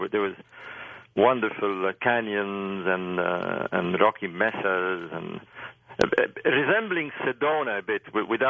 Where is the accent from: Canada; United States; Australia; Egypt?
Egypt; Alexandria, Alexandria Governorate; I was born in Egypt, and being in the city of Alexandria, it's 200 kilometers from Cairo, and in my days, it was quite a trip. So I hadn't seen the pyramids till I was about 12.